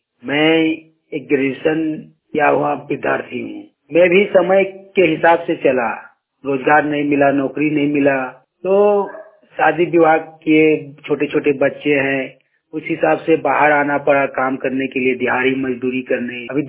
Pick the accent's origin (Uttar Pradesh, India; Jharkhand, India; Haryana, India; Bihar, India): Jharkhand, India; Kasmar; मैं ग्राम कसमार चट्टी, ब्लॉक कसमार, पंचायत कसमार, जिला बोकारो, राज्य झारखंड का निवासी हूँ।